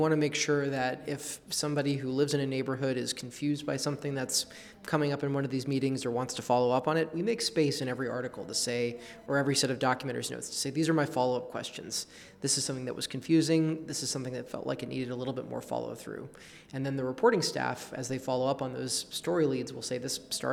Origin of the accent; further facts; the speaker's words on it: United States; I'm from the States